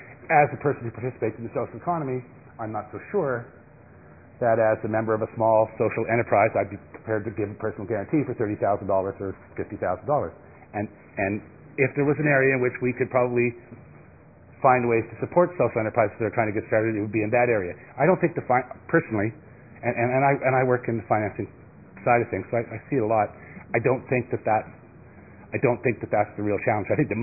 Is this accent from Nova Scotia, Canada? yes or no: yes; Nova Scotia, Canada; I'm from Subnode 3 and from Nova Scotia.